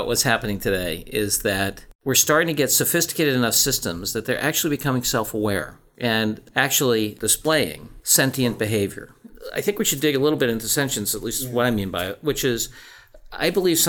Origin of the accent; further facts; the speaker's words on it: Brockton, Massachusetts, United States; now in Boston, United States; Now, I grew up in Brockton, Mass. I live in Boston.